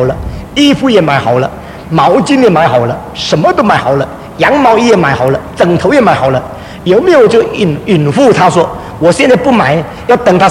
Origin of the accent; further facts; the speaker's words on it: China; 我们中国人实在是中国人，不太白不太黑，中中，不太高不太矮，中中